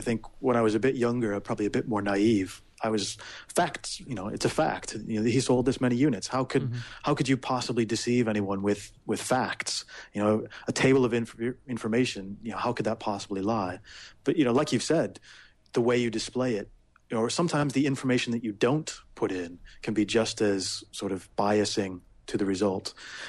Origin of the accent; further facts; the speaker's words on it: St. Louis, Missouri, United States; moved away as an adult; also born or lived in Scotland; When I grew up in St. Louis, and then I moved to Scotland when I was going to school there. I was up at the University of Edinburgh